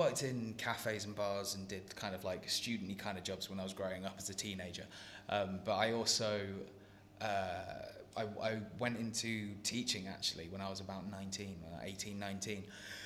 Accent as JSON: {"language": "English", "region": "England", "country": "United Kingdom", "tie": "born or raised there", "said": "I grew up just outside of London, and I've spent a lot of time in London. I lived in London for quite a while."}